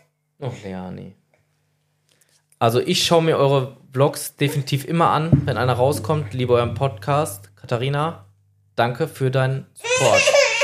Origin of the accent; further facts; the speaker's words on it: North Rhine-Westphalia, Germany; wir kommen ja aus dem Ruhrgebiet, das wisst ihr ja alle.